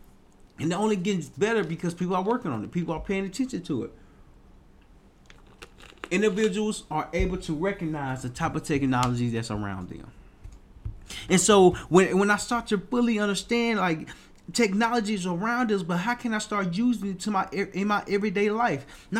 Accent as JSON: {"language": "English", "town": "Little Rock", "region": "Arkansas", "country": "United States", "tie": "born or raised there", "said": "I moved back to my hometown, Little Rock, Arkansas."}